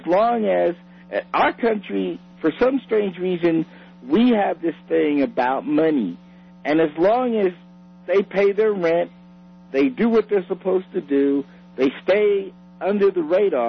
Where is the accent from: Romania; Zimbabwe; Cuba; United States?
United States; New York; All I'm saying is that where I grew up in New York, if there was a child molester in the building